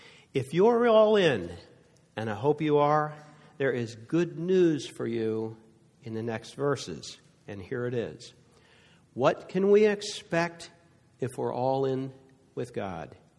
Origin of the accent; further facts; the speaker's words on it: East Coast, United States; now in Texas, United States; I'm from the East Coast, and when I came to Texas, like, good night.